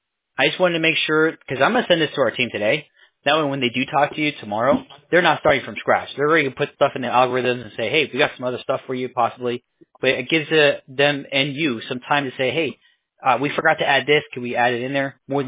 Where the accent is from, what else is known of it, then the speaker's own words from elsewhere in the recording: New York, United States; also born or lived in Albany; And I grew up in New York, so I moved around a lot when I was younger. I was born in Bronx, New York. I was in upstate Albany.